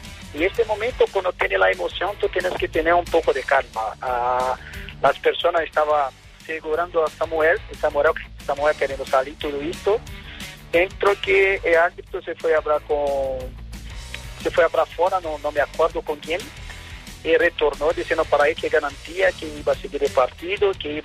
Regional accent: Brazil; Spanish is a second language; now in Spain; yo soy sudamericano, soy brasileño, soy negro, estoy en España trabajando

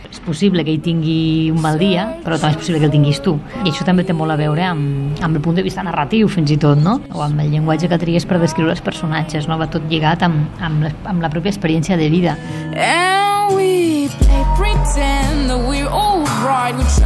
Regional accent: Valencian Community, Spain; jo soc valenciana.

